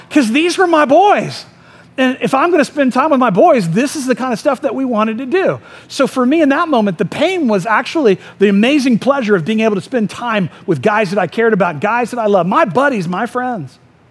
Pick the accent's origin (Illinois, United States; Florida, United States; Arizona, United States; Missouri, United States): Florida, United States; Winter Springs; I grew up in Tuscola, which is in Winter Springs.